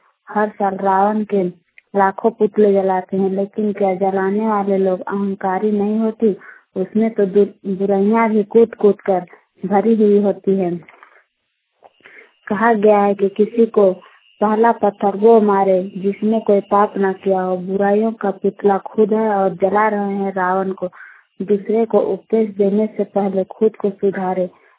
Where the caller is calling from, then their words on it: Jharkhand, India; ग्राम बारेदी प्रखंड और मांझी जिला रांची से बोल रही हूँ।